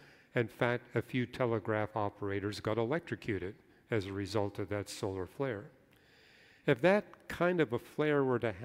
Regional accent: Canada; I was raised in Canada, so I've seen it in really a spectacular form.

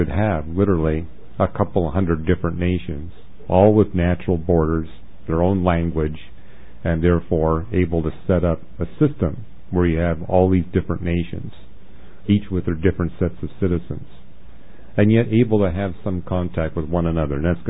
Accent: Canada

